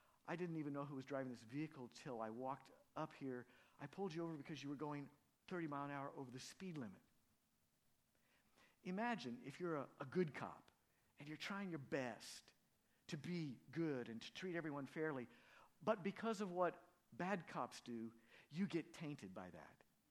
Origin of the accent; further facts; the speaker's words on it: Acton, Indiana, United States; I grew up in Acton, Indiana, and I could tell you stories about Acton, Indiana when I was growing up.